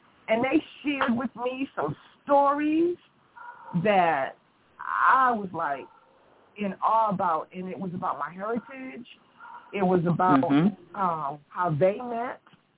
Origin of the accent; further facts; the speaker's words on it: Boston, Massachusetts, United States; And I just recently came back from Boston, which is my hometown, to say goodbye to a chapter in our lives as my family starts moving here.